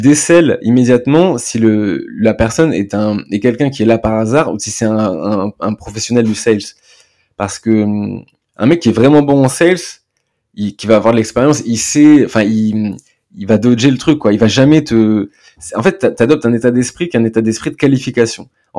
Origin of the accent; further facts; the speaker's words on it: France; Bah, on est français, hein.